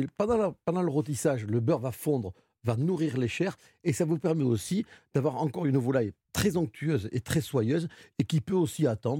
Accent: Nouvelle-Aquitaine, France; Alors chez nous, dans le Béarn, on a vraiment une volaille traditionnelle pour la Noël

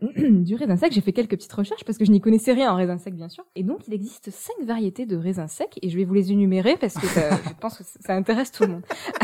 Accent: France; Et donc, bah, nous, en tant que Français, je pense qu'on est tous d'accord, on aime manger.

